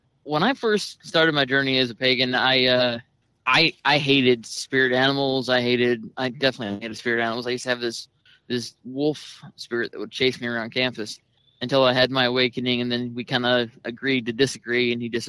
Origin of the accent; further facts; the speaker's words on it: Fayetteville, United States; I grew up in Fayetteville, like I said, and I hate NASCAR. I know I'm weird. Everything else about being a Southern boy I am